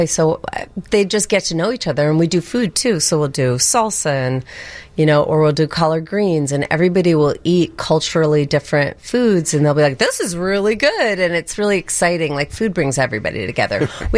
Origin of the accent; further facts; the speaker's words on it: New York City, New York, United States; now in Chicago, United States; I came from New York City in the early 90s, moved here, and it was very obvious, and still is, how segregated our city is.